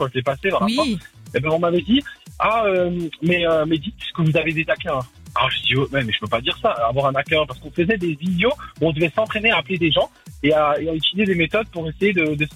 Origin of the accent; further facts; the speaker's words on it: Thonon-les-Bains, Auvergne-Rhône-Alpes, France; parce que je suis de Thonon-les-Bains.